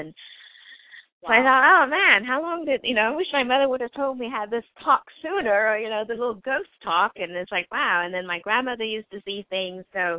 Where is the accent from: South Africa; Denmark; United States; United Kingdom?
Denmark; Yeah, I'm originally from Denmark